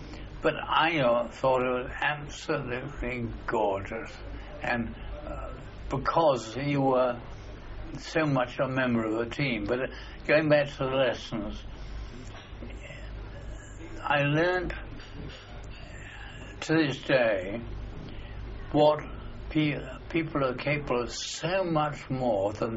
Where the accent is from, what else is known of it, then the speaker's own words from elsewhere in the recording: United Kingdom; one of the great problems with being British is when you're brought up, you believe that there's somewhere a bunch of supermen who run the country.